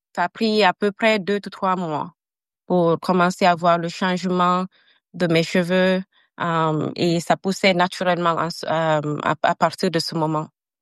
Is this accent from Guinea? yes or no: yes; Guinea; now in Australia; Je suis d'origine de la Guinée. Quand j'ai déménagé en Australie en 2017, j'ai voulu ressembler à la majorité des gens de l'Australie